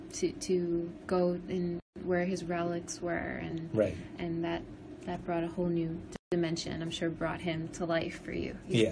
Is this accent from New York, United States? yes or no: yes; New York, United States; we're from New York, so it's like, when are we ever going to go to Poland?